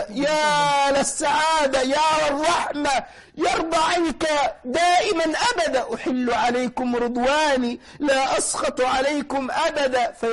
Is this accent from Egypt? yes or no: yes; Egypt; شفت اللي أنت بتسميها إحنا عندنا في مصر الأزأزة